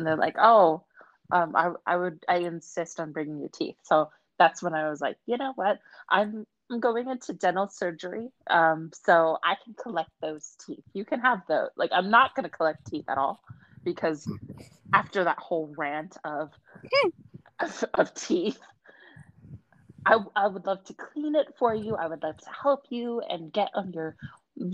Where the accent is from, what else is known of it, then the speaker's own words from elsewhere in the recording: California, United States; Because I've moved around a lot, they don't know specifically the location. I just said I'm from California.